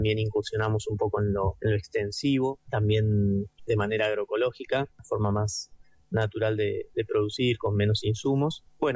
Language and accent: Spanish; Mar del Plata, Buenos Aires Province, Argentina; soy de Mar del Plata.